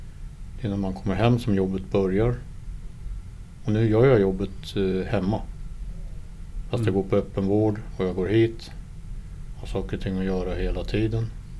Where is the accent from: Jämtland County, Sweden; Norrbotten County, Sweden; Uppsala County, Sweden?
Uppsala County, Sweden; Länna; Ursprungligen är jag från Länna, 2 mil öster om Uppsala.